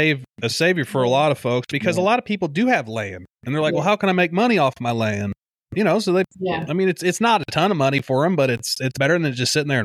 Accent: Springfield, Missouri, United States; And I grew up in Springfield, Missouri, well, south of there a little bit, but it's a lot larger than we're at.

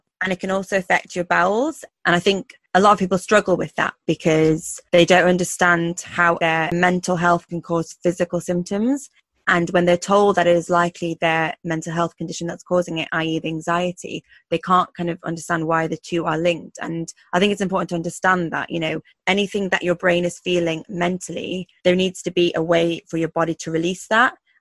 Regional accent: United Kingdom; the podcast where we, as two British South Asian doctors, press unmute on the conversations we need to be having more of in our communities.

